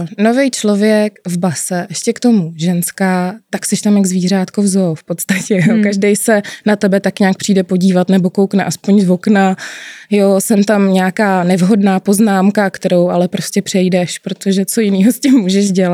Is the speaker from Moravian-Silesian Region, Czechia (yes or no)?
no; Most, Ústí nad Labem Region, Czechia; Tak já úplně původně pocházím z Mostu, ze severu. V současné době ale žiju ve středních Čechách. Já bych to zatím dál úplně neupřesňovala, jestli můžu. Je mi 36, brzo mi bude 37